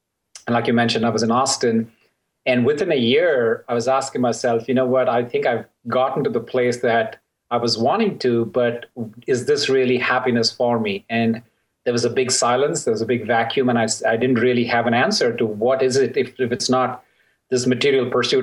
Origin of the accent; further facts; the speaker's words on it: India; moved away as an adult; So, interestingly, I grew up in India, first 22 years of my life